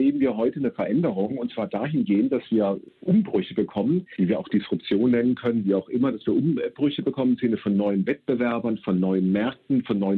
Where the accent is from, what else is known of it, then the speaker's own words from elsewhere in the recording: Baden-Württemberg, Germany; Ich komme ja hier aus Baden-Württemberg